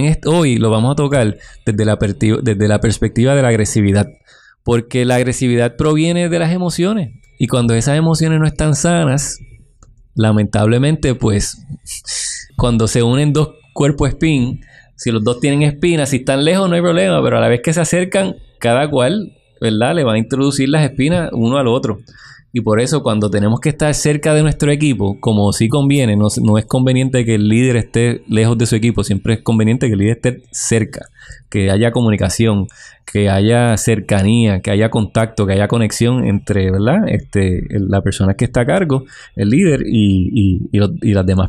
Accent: Puerto Rico; Nosotros como cultura puertorriqueña tenemos que aceptar que no somos los más asertivos del mundo.

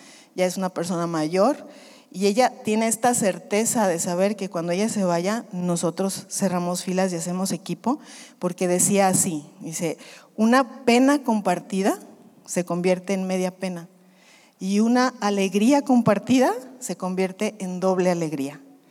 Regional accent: Guadalajara, Jalisco, Mexico; also born or lived in Chihuahua; Nosotros somos de Chihuahua, pero mis papás fueron a vivir, recién se casaron a Guadalajara y luego se regresaron a Chihuahua para que yo naciera y se volvieron a Guadalajara.

